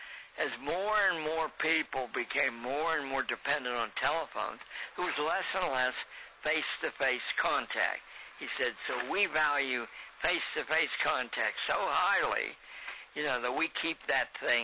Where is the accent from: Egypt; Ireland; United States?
United States; Pennsylvania; I'm from Pennsylvania, and I've known a number of Amish people, quite intelligent.